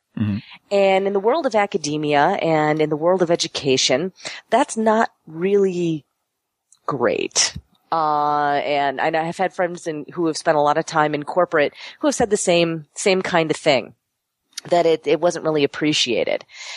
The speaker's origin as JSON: {"language": "English", "town": "Buffalo", "region": "New York", "country": "United States", "lives_now": "Costa Rica", "said": "Thank you. That's one of the reasons I live here is because I'm from Buffalo."}